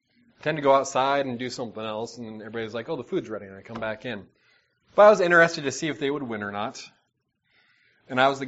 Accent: Seattle, Washington, United States; I'm from Seattle area, kind of.

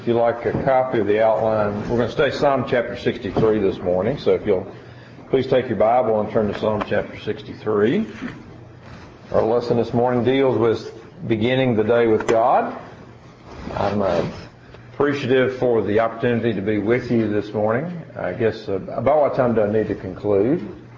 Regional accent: Tennessee, United States; I'm originally from Tennessee, and happy to say this is my first time to be in Nebraska

